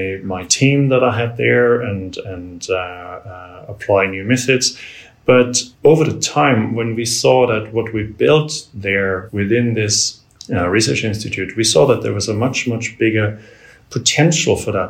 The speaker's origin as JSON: {"language": "English", "country": "Austria", "tie": "born or raised there", "also_born_or_lived": "Germany", "moved": "yes", "lives_now": "Norway", "said": "I am in Norway, but I am originally from Austria. Excellent. I was born and grew up in Austria, and then I spent quite some time in Germany, and now I've been in Norway for about 15 years or so."}